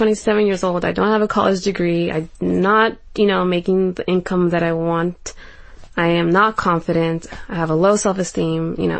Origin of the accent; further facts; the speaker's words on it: San Francisco, California, United States; I'm 27 years old. I came from San Francisco, California.